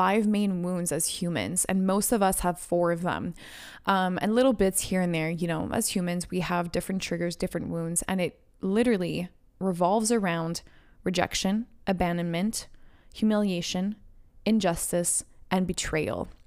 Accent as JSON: {"language": "English", "town": "Montreal", "region": "Quebec", "country": "Canada", "tie": "born or raised there", "said": "Of course, is she not from my hometown in Montreal?"}